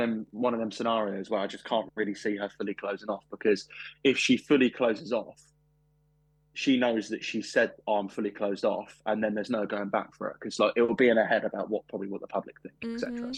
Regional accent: Bedford, East of England, United Kingdom; I've not been outside of Bedford yet. So I've only been in my hometown.

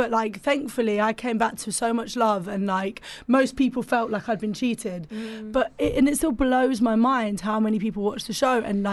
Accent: Cyprus; they tend to know me because it's like the Middle Eastern connection, because I'm from Cyprus, obviously.

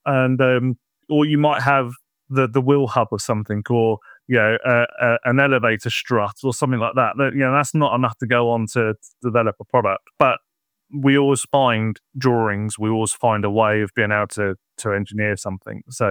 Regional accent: United Kingdom; also born or lived in Germany / Cyprus; I was born in 1987 in Rintel, Gütersloh.

